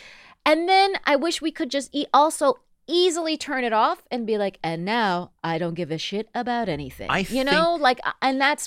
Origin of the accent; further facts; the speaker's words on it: West Coast, United States; and I grew up on the West Coast.